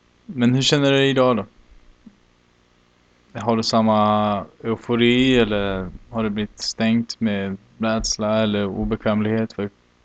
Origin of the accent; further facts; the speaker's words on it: Sweden; Ja, jag är ju själv svensk, jag förstår det 100%.